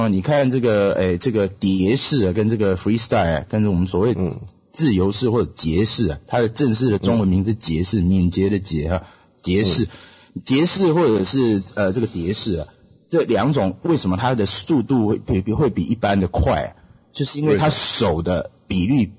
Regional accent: Taiwan; 我们台湾人怎么插好插嘴呢？

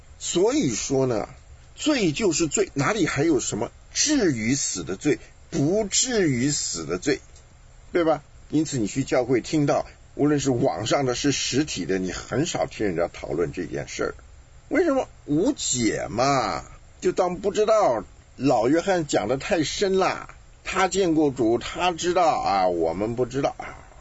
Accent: China; 我们中国人是讲出生入死，这是咱们中国人讲。

